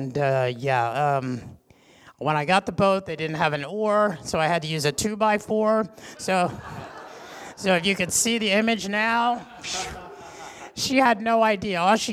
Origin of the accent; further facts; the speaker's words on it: Philadelphia, Pennsylvania, United States; We are Northeasterners. I hope you don't hold that against us. I'm from Philly.